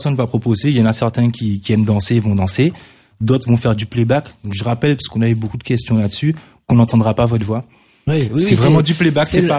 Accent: Guadeloupe; now in Montauban, France; je viens de Guadeloupe, mais j'habite ici. Donc moi, je m'intègre totalement dans la région que j'adore.

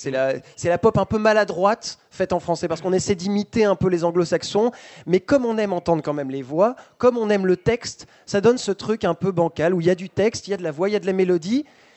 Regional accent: Pau, Nouvelle-Aquitaine, France; Dans le sud-ouest, d'où je viens, de Pau

